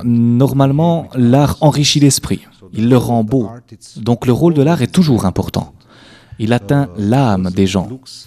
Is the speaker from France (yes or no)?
no; Bucharest, Romania; J'ai fait de la pédagogie à l'université chez moi à Bucarest.